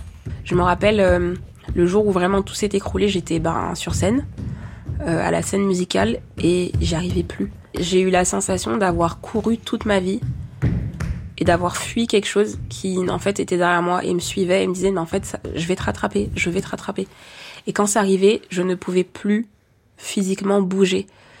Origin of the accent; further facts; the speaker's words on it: Valence, Auvergne-Rhône-Alpes, France; also born or lived in Isère; Moi, je suis née à Valence, dans la Drôme. J'ai vécu mes premières années de vie. Puis ensuite, j'ai déménagé du coup en Isère.